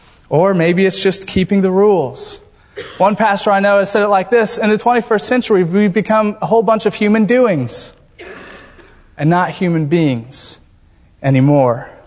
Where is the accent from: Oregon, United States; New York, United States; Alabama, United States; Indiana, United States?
Indiana, United States; Growing up in Indiana, almost every single boy longed and hoped for this day